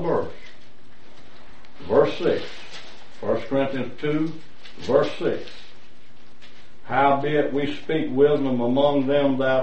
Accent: Southern US, United States; I'm a Southerner, I say ain't. We got ain'ts all over the South.

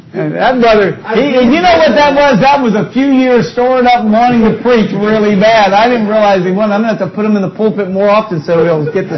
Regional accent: Alabama, United States; I'm from Alabama.

